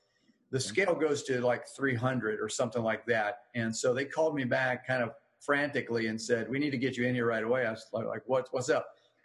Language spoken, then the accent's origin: English; Florida, United States; now in South Carolina, United States; And when we moved to South Carolina, I'm from South Florida.